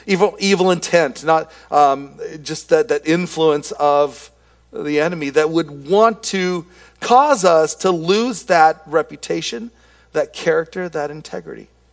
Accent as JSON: {"language": "English", "country": "Philippines", "said": "And then as a Filipino with a flat nose, it's like, no, I'm good."}